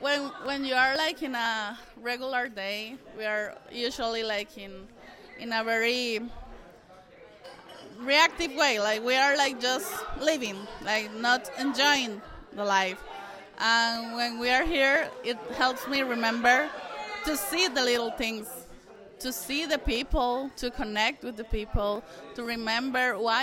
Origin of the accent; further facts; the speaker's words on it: Costa Rica; I'm from Costa Rica.